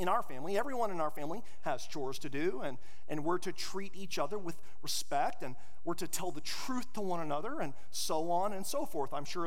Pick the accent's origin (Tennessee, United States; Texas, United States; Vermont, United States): Texas, United States; Amarillo; Growing up in the Panhandle in Amarillo, Texas, there's a famous restaurant. Really, there's only one famous restaurant in Amarillo.